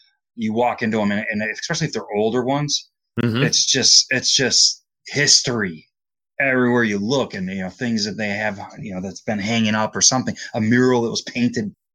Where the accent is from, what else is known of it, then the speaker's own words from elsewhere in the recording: Detroit, Michigan, United States; I'm from Detroit and my grandfather was a Detroit firefighter.